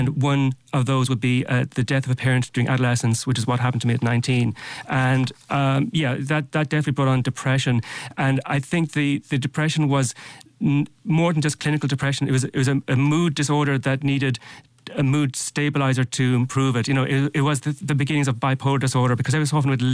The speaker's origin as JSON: {"language": "English", "country": "Ireland", "tie": "born or raised there", "also_born_or_lived": "London", "said": "A couple of years in Tralee, County Kerry. I was born in London. My family moved back, they're Irish, and moved back to Ireland when I was a babe in arms."}